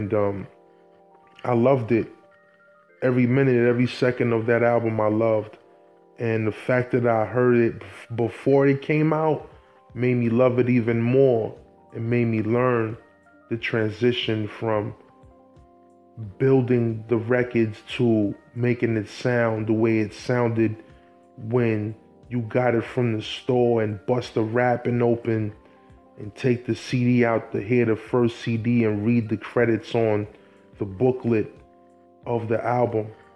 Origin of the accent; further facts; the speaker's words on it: Brooklyn, New York, United States; Brooklyn, New York, which is my hometown. I was born and raised in Fort Greene Projects, Kings County Hospital